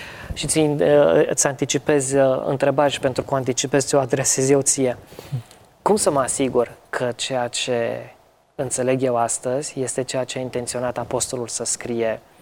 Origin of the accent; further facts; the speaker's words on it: Brașov, Brașov County, Romania; Eu sunt brașovean. Am crescut cu ideea Tâmpei, nu, orașul de sub Tâmpa.